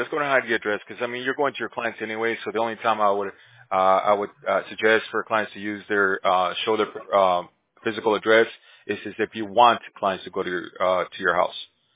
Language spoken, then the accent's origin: English; Cochabamba, Bolivia; English is a second language; Yeah, I'm from Bolivia myself, so I mean, I know my accent comes out from time to time, especially when I'm yelling at my kids.